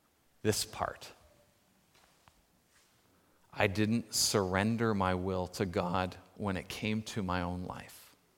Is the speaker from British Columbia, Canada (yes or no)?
yes; Nanaimo, British Columbia, Canada; the ship that was docked in Nanaimo in my hometown